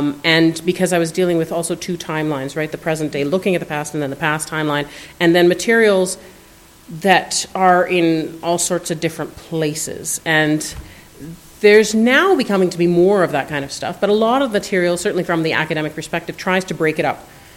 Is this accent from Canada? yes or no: yes; Alberta, Canada; also born or lived in Newfoundland; I grew up in Alberta. Ain't no ocean to be found anywhere in Alberta, right?